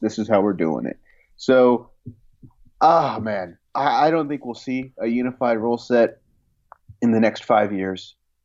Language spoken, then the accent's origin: English; Texas, United States; The efficiency of bureaucracy in some states, including my home state of Texas, again, it makes these things difficult.